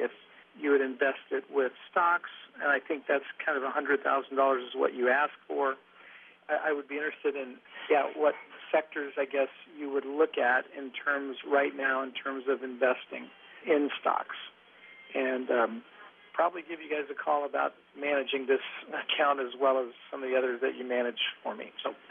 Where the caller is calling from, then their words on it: San Diego, California, United States; Yes, this is … I'm calling from San Diego